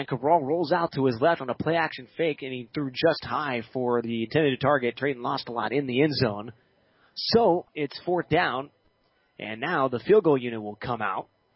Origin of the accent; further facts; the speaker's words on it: Elk Grove, California, United States; Shasta High School is in my hometown of Elk Grove, California, playing my alma mater tonight.